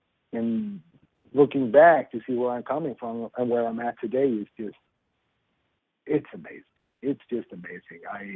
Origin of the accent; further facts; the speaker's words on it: Sweden; I think they like the fact that I'm coming from Sweden and play country music.